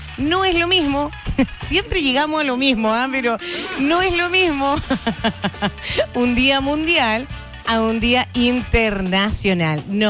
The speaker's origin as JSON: {"language": "Spanish", "town": "Currupulli", "region": "Los Ríos", "country": "Chile", "said": "Esto es en Currupulli, en San Pablo, pues. De ahí somos, de Currupulli."}